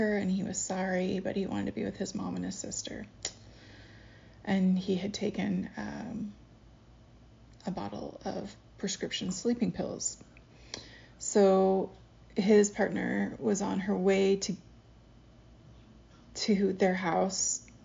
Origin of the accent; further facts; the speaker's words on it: Iowa, United States; you go just west on 20, which is what I usually do to my hometown in Iowa.